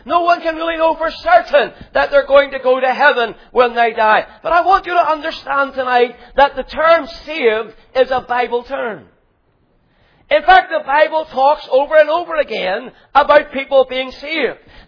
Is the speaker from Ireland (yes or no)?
yes; Ireland; accent: Irish; you can tell from my accent that I'm not from England, I'm from Ireland